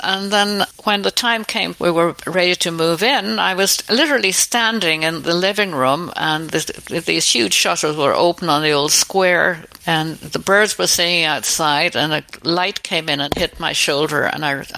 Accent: Ireland; And I said, "No, I'm the Irish designer."

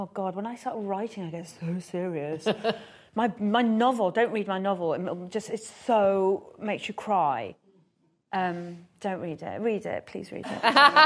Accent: Iran; I think because I am from Iran, it sounds better coming from me, perhaps more palatable to people

